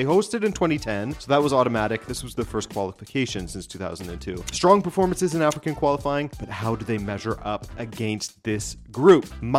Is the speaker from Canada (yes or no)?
yes; Canada; as a Canadian